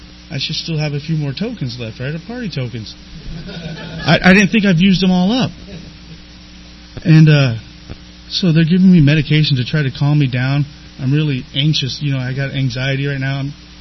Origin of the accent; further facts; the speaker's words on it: San Diego, California, United States; I am from San Diego. I was born and raised here, like I said.